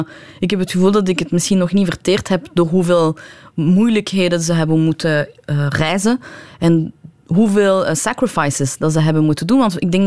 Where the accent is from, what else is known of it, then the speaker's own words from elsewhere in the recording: Iran; ik ben een Iraanse vrouw. En dan besefte ik, oh my god, ik ben eigenlijk heel Iraans.